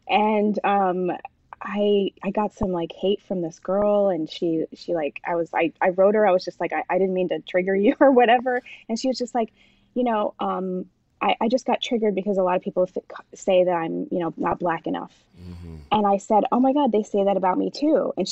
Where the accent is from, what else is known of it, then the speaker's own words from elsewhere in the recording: Jamaica; and then I'm Jamaican. So I wasn't born here. So I'm an immigrant.